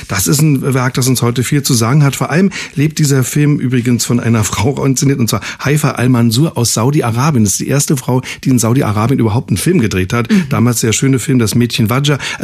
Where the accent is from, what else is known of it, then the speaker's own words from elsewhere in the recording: East Germany, Germany; auch bei uns im Osten, kann ich mich erinnern, wurde auch zum Beispiel sehr, sehr viel Eierlikör getrunken bei meiner Oma